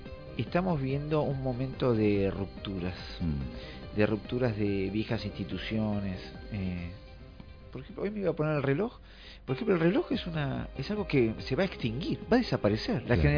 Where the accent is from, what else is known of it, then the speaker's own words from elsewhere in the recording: Tandil, Buenos Aires Province, Argentina; Yo me acuerdo cuando yo vengo de Tandil, y en Tandil yo vengo de una familia súper estereotipada